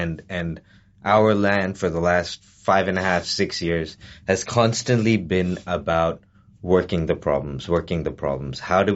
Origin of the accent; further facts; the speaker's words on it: Jamshedpur, Jharkhand, India; I come from Jamshedpur, India, and I've just learned that it's not really a city everyone hears every now and then. So, I come from Jamshedpur.